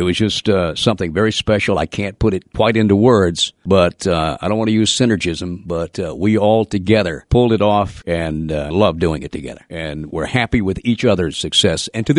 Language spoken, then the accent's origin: English; Memphis, Tennessee, United States; I'm from Memphis originally, and I kind of liked being, a moderate star in my own hometown